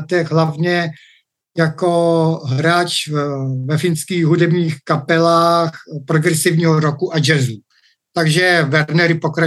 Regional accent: Dobrš, South Bohemian Region, Czechia; Dobrše i moje rodná vesnice, takže samozřejmě mi to leží hluboko v srdci

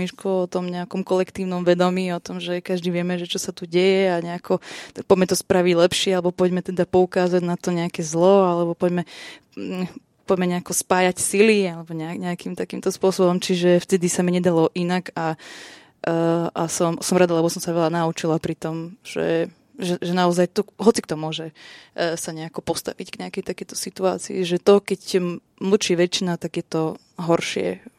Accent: Rimavská Sobota, Banská Bystrica Region, Slovakia; som z Rimavskej Soboty, to je pri hraniciach s Maďarskom, a že som tak koketovala aj s tou maďarskou hudbou, aj sa mi páči ten jazyk, aj sa rozprávam tak kuchynsky maďarsky

